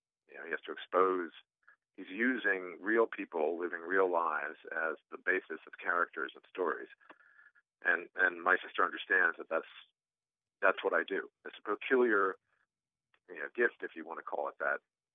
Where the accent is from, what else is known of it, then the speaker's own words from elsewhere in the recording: California, United States; also born or lived in Texas; No, well, I was born in Texas, the youngest of four, and 6 months after I came along, we moved to California.